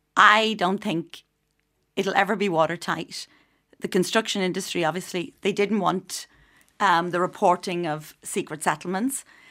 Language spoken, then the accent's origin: English; Ireland; And I think as Irish people, I mean, they do, and they do help you, and you'd be surprised the amount of support you can get if you ask for it.